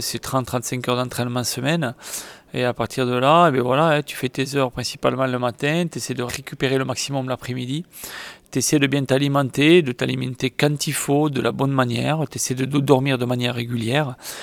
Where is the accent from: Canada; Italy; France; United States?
France; Occitanie; C'est d'aller plus loin dans la nature, découvrir la nature, par chez moi dans le Tarn